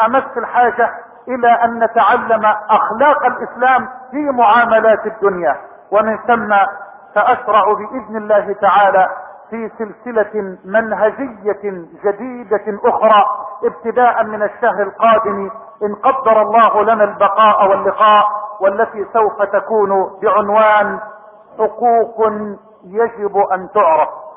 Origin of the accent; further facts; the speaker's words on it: Egypt; بلدنا مصر